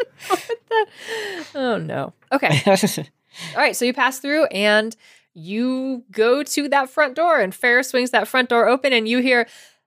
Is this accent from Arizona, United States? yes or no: yes; Arizona, United States; And also, I'm from Arizona. We don't need umbrellas.